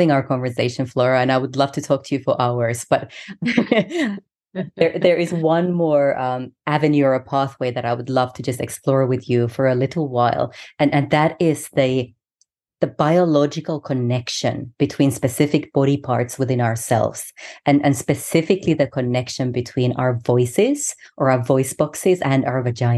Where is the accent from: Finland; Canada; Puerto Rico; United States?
Finland; first language Finnish; English is a second language; It's the main language that I use nowadays, but my mother tongue is Finnish. And calling on my ancestors, calling on the primordial gods and goddesses of Finland